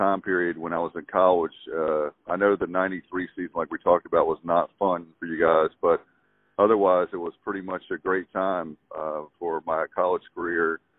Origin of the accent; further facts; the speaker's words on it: North Carolina, United States; I'm from North Carolina and the eastern part of the state here at north of Greenville and Williamston